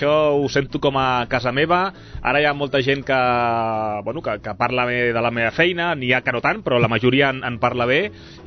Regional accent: Sabadell, Catalonia, Spain; jo sóc de Sabadell, però tinc origen a Guinea Equatorial.

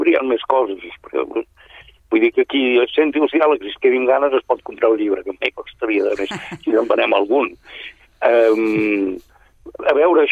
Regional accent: L'Hospitalet de Llobregat, Catalonia, Spain; Però jo soc d'Hospitalet i a mi que em registri.

